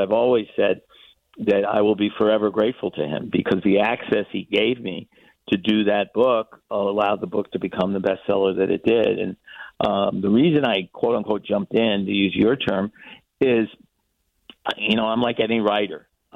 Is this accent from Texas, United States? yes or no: no; New York City, New York, United States; I grew up in New York City. I went to Columbia games as a kid.